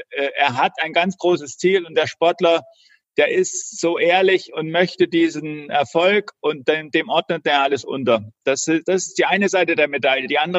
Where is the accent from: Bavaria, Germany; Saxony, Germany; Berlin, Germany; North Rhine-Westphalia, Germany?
Saxony, Germany; Leipzig; bin in der DDR aufgewachsen und in Leipzig mit Volleyball auch bis in die Jugendnationalmannschaft gekommen.